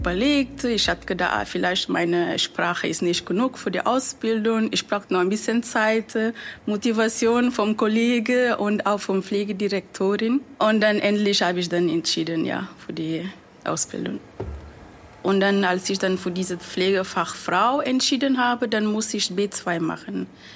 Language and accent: German; Guinea; German is a second language; now in Germany; Ich komme ursprünglich aus Guinea, also ich bin in Afrika geboren.